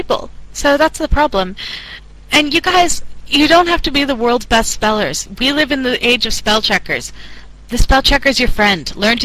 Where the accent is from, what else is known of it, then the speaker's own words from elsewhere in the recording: United States; I am an American, so I can say this. As Americans in general, we don't do this.